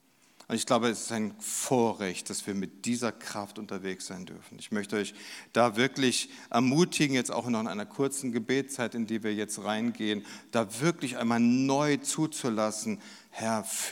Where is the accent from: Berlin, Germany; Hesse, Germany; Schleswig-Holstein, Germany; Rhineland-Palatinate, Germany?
Rhineland-Palatinate, Germany; Worms; Mission beginnt hier in Landau, über Worms, wo ich herkomme, bis an die Enden der Erde.